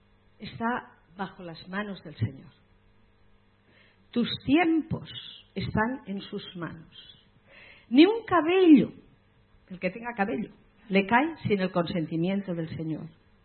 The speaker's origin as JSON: {"language": "Spanish", "town": "Murcia", "region": "Region of Murcia", "country": "Spain", "said": "Yo soy de Murcia, por lo tanto puedo hablar de ellos."}